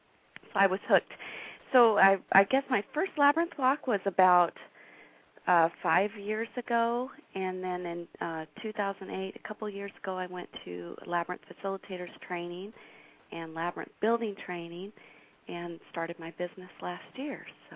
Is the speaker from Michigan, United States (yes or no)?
no; Florida, United States; moved away as an adult; I was born and raised in North Florida and had a very traditional Southern Methodist small-town upbringing, but kind of with a twist.